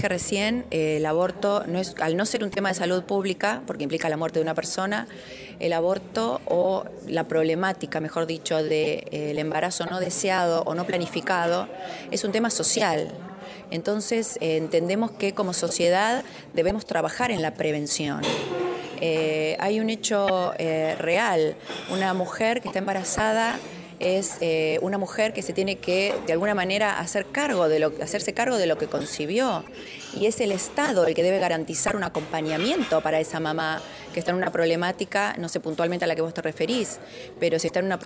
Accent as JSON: {"language": "Spanish", "country": "Argentina", "said": "que somos muchos los argentinos, que estamos a favor de las dos vidas"}